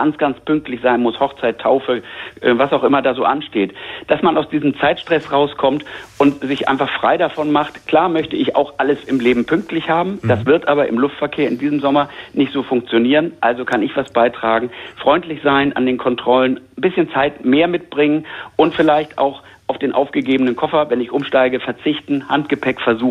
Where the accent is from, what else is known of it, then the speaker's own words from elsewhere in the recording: Hamburg, Germany; als Hamburger jetzt hier durch die ganze Republik beispielsweise Richtung Südeuropa da 2 Tage Auto zu fahren